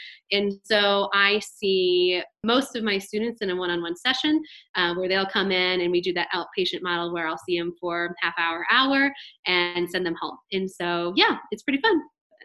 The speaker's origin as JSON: {"language": "English", "region": "Iowa", "country": "United States", "said": "So I'm from Iowa. I got my degrees, both undergrad and grad, from the University of Northern Iowa."}